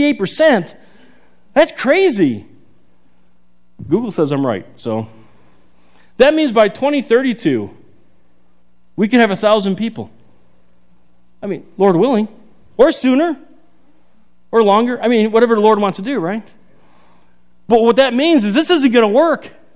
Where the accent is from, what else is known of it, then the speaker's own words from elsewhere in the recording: Chicago, Illinois, United States; listen, I was raised in Chicago, and snow, we just laugh at it.